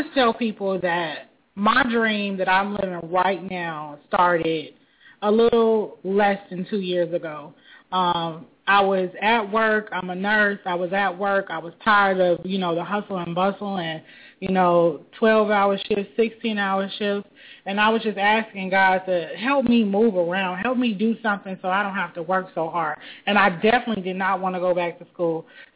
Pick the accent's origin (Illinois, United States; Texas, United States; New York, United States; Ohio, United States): Illinois, United States; Chicago; I am from Chicago.